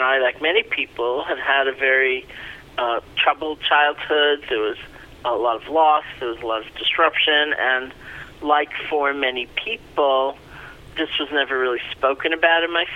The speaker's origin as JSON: {"language": "English", "town": "New York City", "region": "New York", "country": "United States", "tie": "born or raised there", "said": "I grew up in New York City, Washington Heights."}